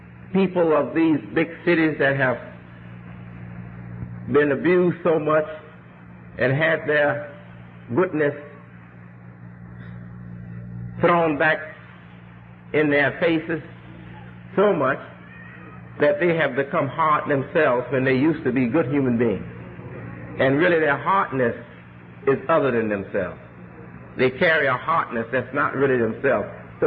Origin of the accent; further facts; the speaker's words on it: Chicago, Illinois, United States; now in New York, United States; I come from Chicago, South Side. Majority of the people on Chicago South Side are us, and we are poor there. And now I'm in Harlem